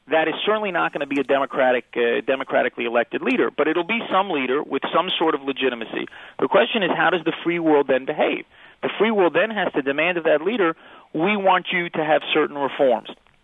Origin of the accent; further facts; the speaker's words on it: United States; I grew up in the United States.